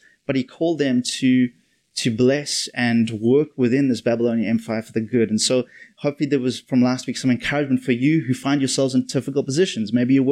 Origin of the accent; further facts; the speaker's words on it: England, United Kingdom; I'm from England, and so there still is a monarchy